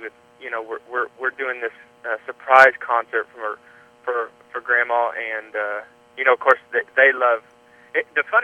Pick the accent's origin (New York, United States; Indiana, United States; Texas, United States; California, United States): Indiana, United States; Evansville; he would come back to Evansville, because we're both from Evansville